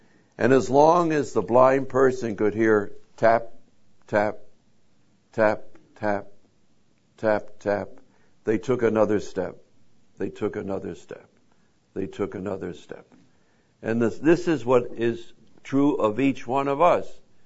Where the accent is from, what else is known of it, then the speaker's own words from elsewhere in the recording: New Jersey, United States; also born or lived in New York, United States; I'm from New Jersey, born in New York.